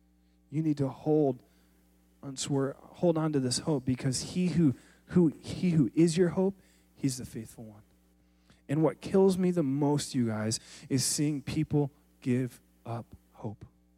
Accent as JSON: {"language": "English", "region": "Michigan", "country": "United States", "said": "I'm from Michigan, all right? Remember, we do the hand thing. I go up to northern Michigan"}